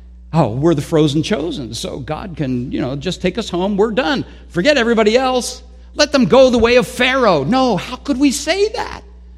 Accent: United States; Well, I'm an American.

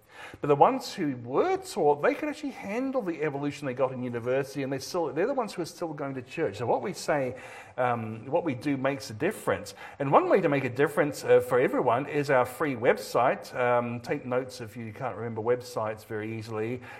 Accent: New Zealand; also born or lived in Australia; now in United States; I actually am a dual national, New Zealand and Australia. I was born in Australia, did my schooling in New Zealand, went back to Australia to work for Creation Ministries, but now I moved over here

